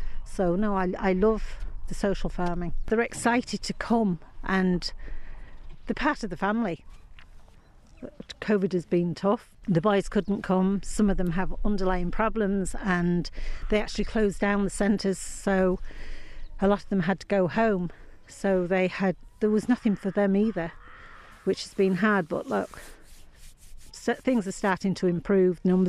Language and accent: English; Yorkshire and the Humber, United Kingdom; moved away as an adult; now in Ireland; I'm not from a farming background, I'm from North Lincolnshire.